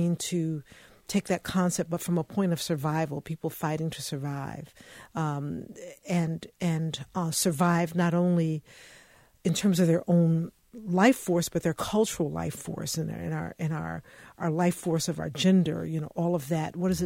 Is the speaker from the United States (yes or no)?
yes; Kansas City, Missouri, United States; I did a keynote in Kansas City about my family and growing up in Kansas City, Missouri.